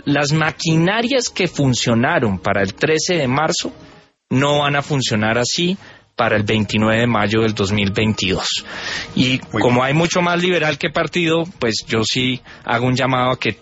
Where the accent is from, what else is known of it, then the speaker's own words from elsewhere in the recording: Colombia; lo que tenemos que hacer como colombianos es